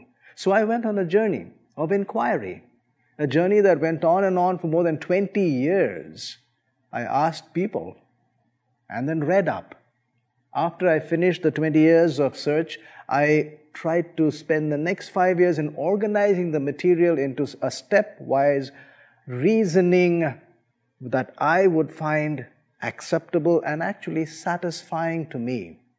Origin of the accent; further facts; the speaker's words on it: India; I was born and brought up in India, a land of tremendous diversity in language, culture, food, dress.